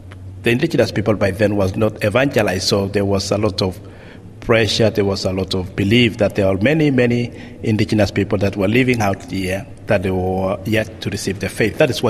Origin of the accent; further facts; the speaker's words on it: Kenya; moved away; I mean, I came from Kenya, I didn't know that I'd be here.